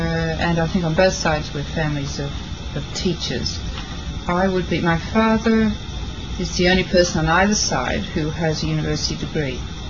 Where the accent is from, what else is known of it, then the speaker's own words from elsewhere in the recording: Taree, New South Wales, Australia; I was born in 1942 in Australia, in a country town called Taree.